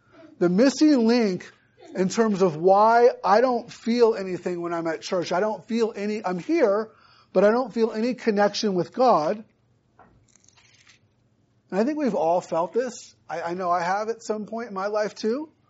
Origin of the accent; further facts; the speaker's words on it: Indiana, United States; I grew up in Indiana. And in southern Indiana, we have caves.